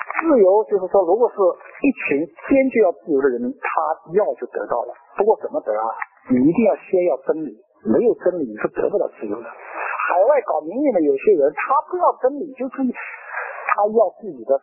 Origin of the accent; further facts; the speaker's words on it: China; 我们中国人不能轻易得自由